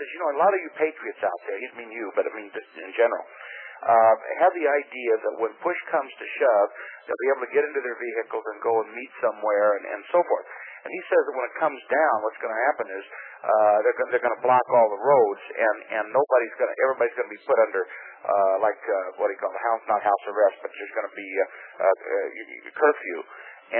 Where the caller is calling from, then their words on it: Detroit, Michigan, United States; I'm calling you from Detroit area here.